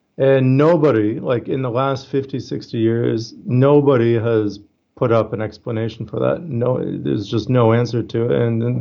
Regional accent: Canada; now in Australia; I'm Canadian. I live in Australia, but I'm Canadian.

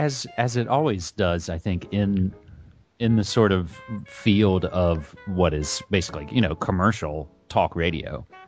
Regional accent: West Virginia, United States; I'm from West Virginia.

